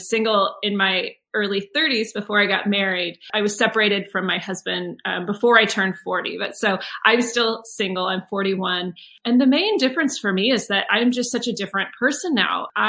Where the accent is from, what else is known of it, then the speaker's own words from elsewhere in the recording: United States; I'm from the United States, and maybe even particularly there